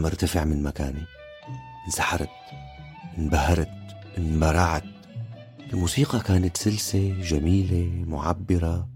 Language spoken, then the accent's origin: Arabic; Syria; بلدي سوريا